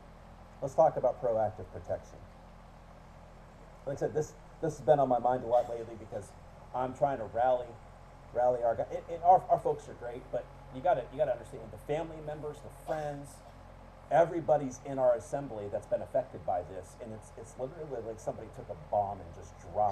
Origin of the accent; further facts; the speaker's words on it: Florida, United States; I'm from Florida. And there's a lot of things that grow in Florida naturally.